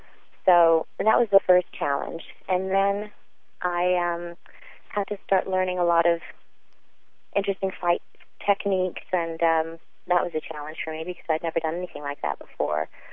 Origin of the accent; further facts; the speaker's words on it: Tanzania; born there; I was born in East Africa. I was born in Tanzania. My mom is Tanzanian from a place called Mlalo, which is a small village in the Usambara Mountains.